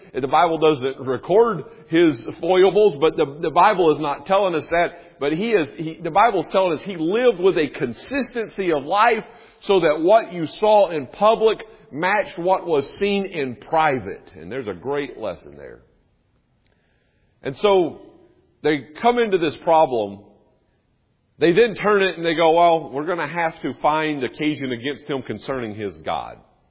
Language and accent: English; United States; And, you know, as an American, you know, that certainly bothers me.